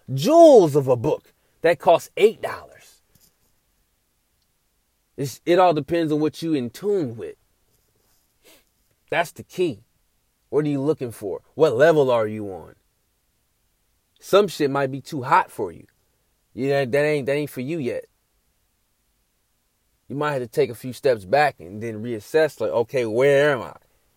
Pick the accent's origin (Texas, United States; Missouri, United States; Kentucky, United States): Texas, United States; Nacogdoches; born there; I'm like a black redneck. I was born in Nacogdoches, Texas.